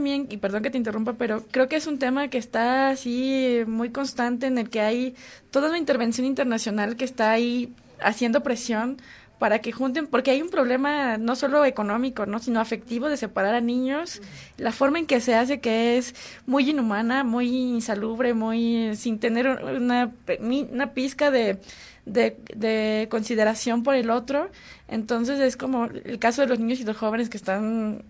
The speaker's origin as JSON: {"language": "Spanish", "country": "Mexico", "lives_now": "Ecuador", "said": "como una mujer migrante, no es la misma situación, el mismo trato que yo tengo como mexicana"}